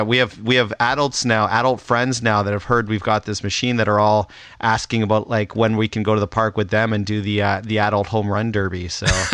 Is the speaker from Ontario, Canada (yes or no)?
yes; Toronto, Ontario, Canada; I grew up in Toronto